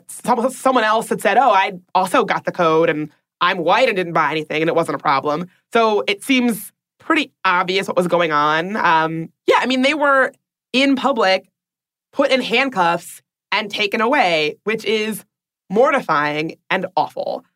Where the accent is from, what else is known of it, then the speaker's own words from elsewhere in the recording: Washington, District of Columbia, United States; Another, in my hometown of Washington, D.C., a white woman called park security